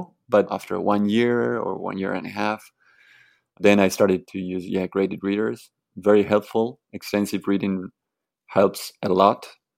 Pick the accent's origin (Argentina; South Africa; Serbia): Argentina; now in Beijing, China; I'm from Argentina and I'm here now in Beijing and I'm speaking Chinese and they are understanding me